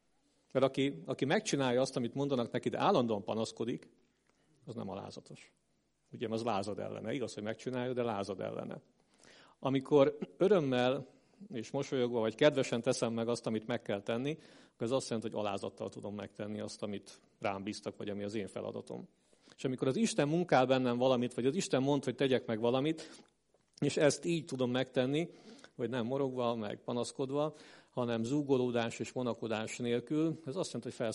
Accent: Great Hungarian Plain, Hungary; Amikor fiatal voltam, az Alföldön éltem

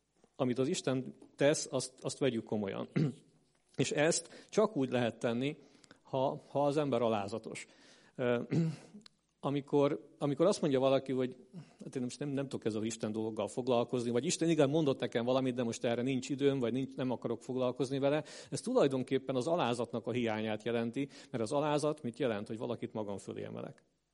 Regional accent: Great Hungarian Plain, Hungary; Amikor fiatal voltam, az Alföldön éltem

